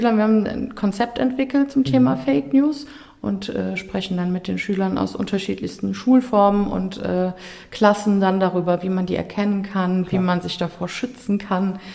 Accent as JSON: {"language": "German", "town": "Eschweiler", "region": "North Rhine-Westphalia", "country": "Germany", "tie": "born there", "said": "ich bin halb Stolbergerin, mein Vater ist Stolberger, aber ich bin tatsächlich in Eschweiler geboren und lebe auch in Eschweiler."}